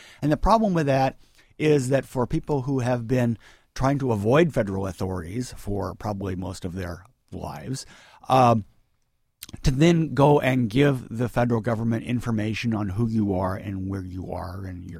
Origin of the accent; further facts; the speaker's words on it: the South, United States; And I grew up in the South in the 60s, so, I've seen racist.